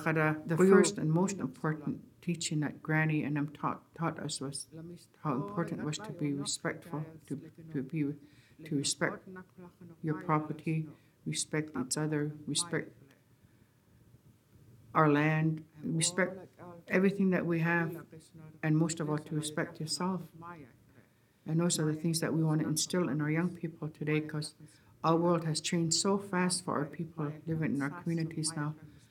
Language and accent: English; British Columbia, Canada; first language Kwakwala; English is a second language; And my first language was Kwakola, our language.